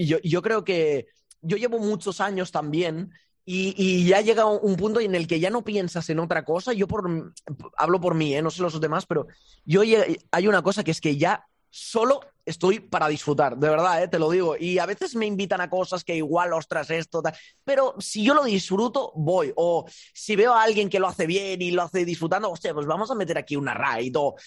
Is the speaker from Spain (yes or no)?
no; Andorra; a mí verles en Andorra, en mi país y haciendo a veces buena publicidad del país